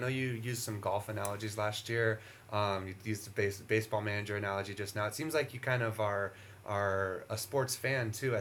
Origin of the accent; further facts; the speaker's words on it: Cayucos, California, United States; I grew up in Cayucas.